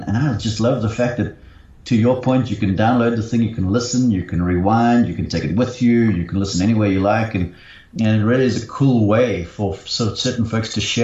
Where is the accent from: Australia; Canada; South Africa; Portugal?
South Africa; Somerset West, Western Cape; now in Columbus, United States; I grew up in Somerset West.